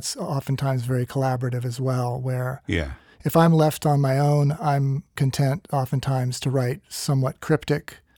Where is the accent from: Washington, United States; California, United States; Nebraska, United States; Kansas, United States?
Washington, United States; Bainbridge Island; And I kind of knew it was going to work out for me because I grew up over on Bainbridge Island. So I kind of had a sense of what island life was like.